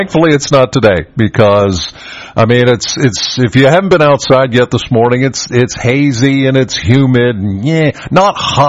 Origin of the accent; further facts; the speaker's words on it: Penns Valley, Pennsylvania, United States; Well, I'm from Penns Valley, and I don't know if they've changed their mind or whatever they did out there.